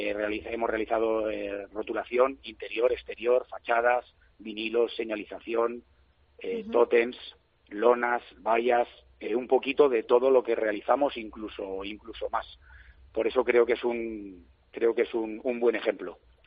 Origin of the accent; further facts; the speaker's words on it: Segovia, Castile and León, Spain; also born or lived in Madrid; Bueno, principalmente se ha elegido Segovia porque soy de Segovia, soy segoviano. Mi vida está hecha en Segovia, trabajo, siempre he estado en Segovia. Bueno, quitando la época que me fui a Madrid a trabajar, a una empresa para realizar rótulos, mi vida está en Segovia